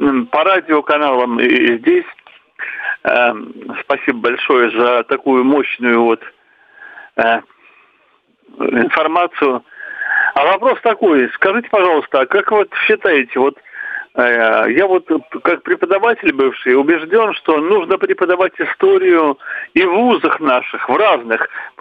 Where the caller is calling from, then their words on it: Saint Petersburg, Russia; Я звоню из Петербурга.